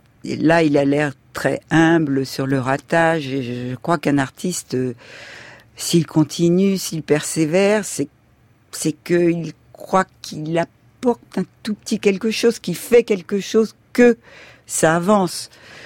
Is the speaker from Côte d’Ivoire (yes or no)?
no; Hauts-de-France, France; born there; je suis née dans le Pas-de-Calais ou à Dunkerque